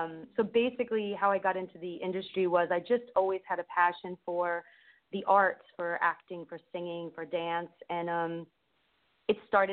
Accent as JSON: {"language": "English", "region": "New York", "country": "United States", "lives_now": "Nashville, United States", "said": "I mean, I did the LA thing, I'm from New York. So making the decision to come to Nashville was the best decision I've made in my life thus far."}